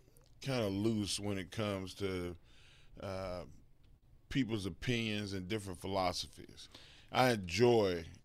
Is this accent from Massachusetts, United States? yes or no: no; Texas, United States; I'm a Texan, and I did not bring a jacket here.